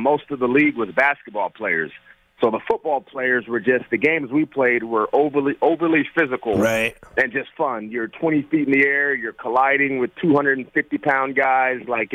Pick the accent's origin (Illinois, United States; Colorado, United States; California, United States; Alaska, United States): California, United States; San Francisco; I like the Raiders, but I grew up buying Candlestick.